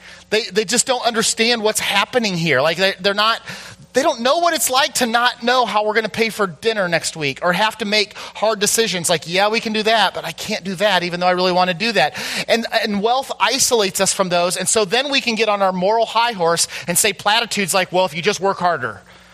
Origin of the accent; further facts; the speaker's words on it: United States; Because I think that as an American, I've bought so long into this idea that if I have wealth, it'll be good.